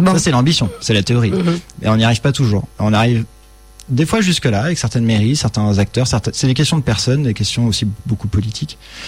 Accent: Lyon, Auvergne-Rhône-Alpes, France; Moi, je suis de la Guillotière, rien à voir.

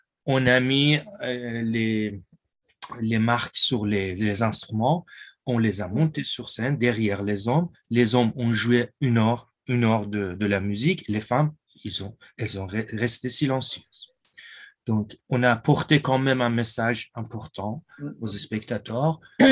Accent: Isfahan, Iran; born there; French is a second language; Certaines villes autorisent les femmes à monter sur scène. Ma ville, il l'autorise pas. Ma ville natale est Ispahan.

